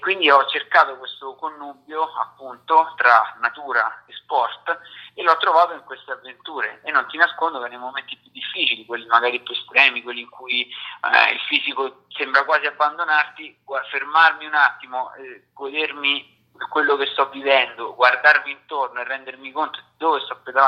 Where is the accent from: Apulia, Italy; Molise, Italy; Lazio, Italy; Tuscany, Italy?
Lazio, Italy; Rome; sono cresciuto, ho vissuto a Roma e adesso invece mi sono allontanato maggiormente dal centro città proprio per ricercare quella tranquillità.